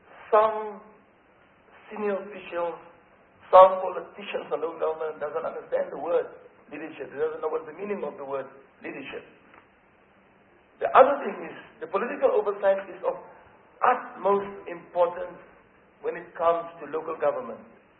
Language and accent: English; Northern Cape, South Africa; and I'm from the Northern Cape.